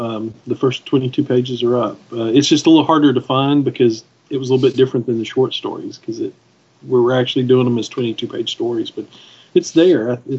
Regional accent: the South, United States; As a Southerner, I am shocked.

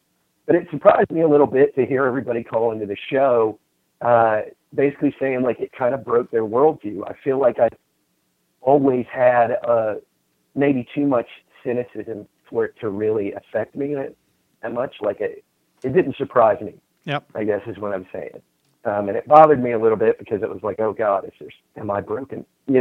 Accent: South Carolina, United States; I am a hardcore liberal that was born and raised in South Carolina. So, I deal with a lot of slack down here

